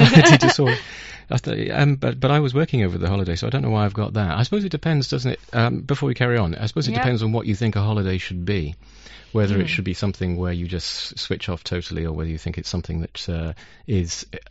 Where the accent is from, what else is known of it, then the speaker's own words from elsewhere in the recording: United Kingdom; Because I'm British, and I refuse to say vacation